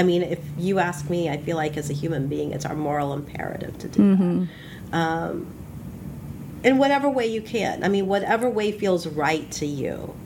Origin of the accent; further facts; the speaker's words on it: Houston, Texas, United States; Excuse me, I was born in Houston, way back in the 60s. And my parents had come here in the early 60s. And so growing up, so when I came, there were 20 Indian families in Houston.